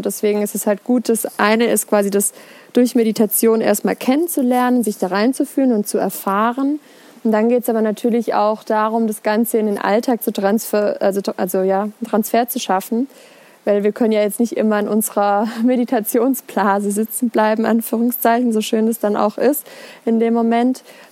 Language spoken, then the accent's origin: German; Ettishofen, Baden-Württemberg, Germany; in der Heimat, wo ich herkomme, also im Berg, Ettishofen, wenn es jemand was sagt. Da habe ich als Kind ganz gerne total mega viel in der Natur gespielt